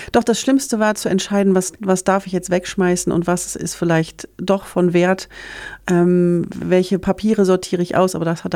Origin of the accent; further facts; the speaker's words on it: Hildesheim, Lower Saxony, Germany; ich bin Baujahr 72 in Hildesheim gebaut sozusagen, geboren und seitdem bin ich auch gar nicht weggegangen.